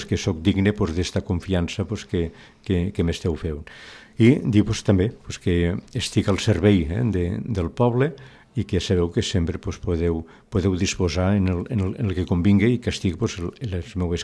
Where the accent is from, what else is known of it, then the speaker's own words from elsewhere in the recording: Tortosa, Catalonia, Spain; Jo soc natural de Tortosa mateix, de les Terres de l'Ebre. I bueno, tota la meva família, pues, tots són d'aquí.